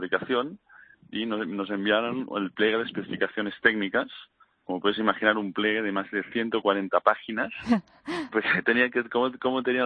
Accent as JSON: {"language": "Spanish", "country": "Spain", "said": "como muchos españoles, sufrimos la crisis"}